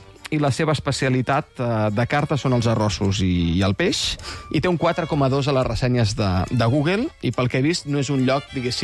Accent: Badalona, Catalonia, Spain; jo, que sóc de Badalona, just ahir no hi era

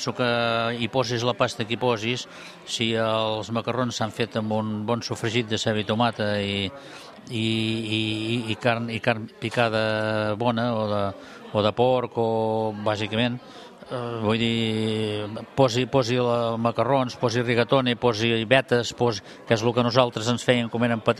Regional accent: Canet d'Adri, Catalonia, Spain; Des de petit, que aquí a Canet d'Adri, doncs els anàvem a buscar amb un llum de carburo per les hortes

